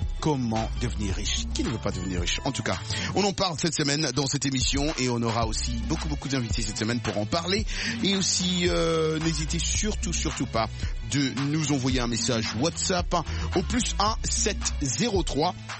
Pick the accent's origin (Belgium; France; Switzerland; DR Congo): DR Congo; Kinshasa; Moi, je suis originaire de Congo Kinshasa.